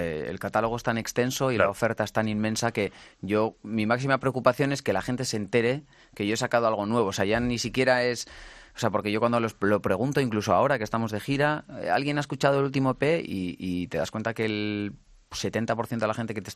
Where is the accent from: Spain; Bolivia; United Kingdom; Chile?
United Kingdom; Spanish is a second language; Yo, mira, que soy inglés, siempre tengo la duda de cuando hablo en inglés